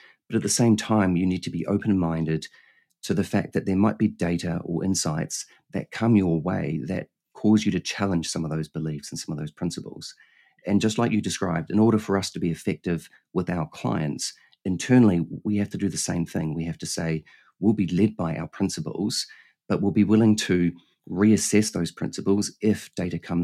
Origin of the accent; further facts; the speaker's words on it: New Zealand; born there; accent: funny accent; So I was born in New Zealand, hence the slightly funny accent.